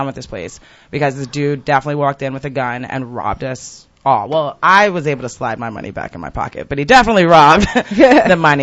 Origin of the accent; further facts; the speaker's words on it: Teaneck, New Jersey, United States; I'm from Teaneck.